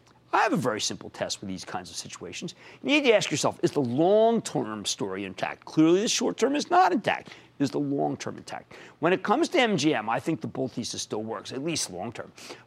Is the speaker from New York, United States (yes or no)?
no; New Jersey, United States; my home state of New Jersey.